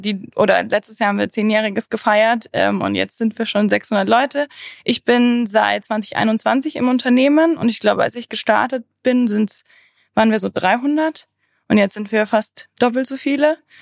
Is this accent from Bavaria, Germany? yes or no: yes; Maisach, Bavaria, Germany; Also ich komme aus Maisach. Das kennt man nicht so wirklich, weil man nicht aus München oder aus dem Münchner Westen kommt. Also Maisach ist ein Fellbrucker Landkreis und bin in Grömzell zur Schule gegangen.